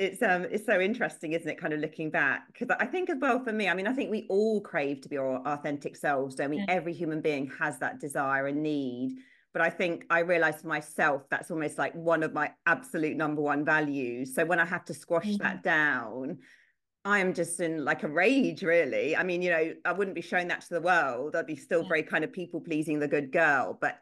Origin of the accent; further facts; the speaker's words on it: United Kingdom; I think as British people, we are quite sarcastic.